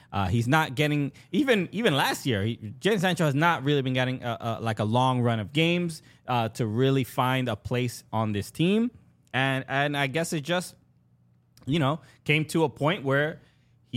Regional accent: New York, United States; I am from New York.

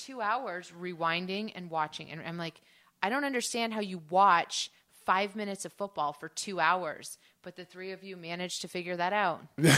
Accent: Canada; I'm Canadian. You do want me on the team.

